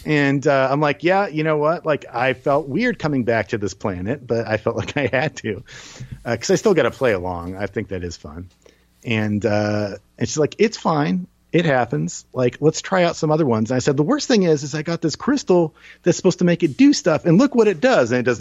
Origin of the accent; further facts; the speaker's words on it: New Jersey, United States; I'm from New Jersey, and I assume that everybody's going to like give me the third degree